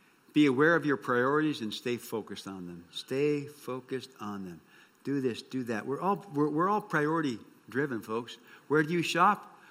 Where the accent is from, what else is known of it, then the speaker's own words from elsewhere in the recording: Geraldton, Western Australia, Australia; I used to come back to Geraldton, my hometown, and I was all over the world